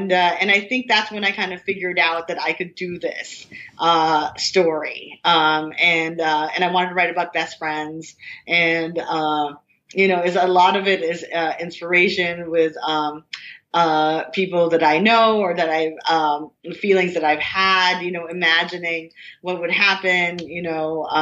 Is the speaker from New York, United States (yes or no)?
yes; New York, United States; now in Los Angeles, United States; And, you know, I'm still a New Yorker. I'm in L.A., but and I do like L.A. now